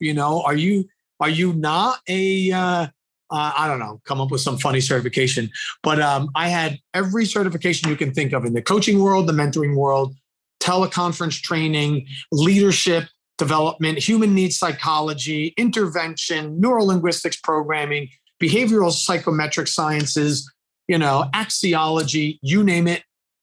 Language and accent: English; New Jersey, United States; But I grew up in New Jersey. I'm part of a large family.